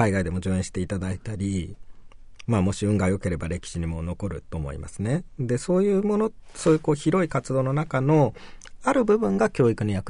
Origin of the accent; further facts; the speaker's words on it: Tokyo, Japan; 僕は東京の山手に育って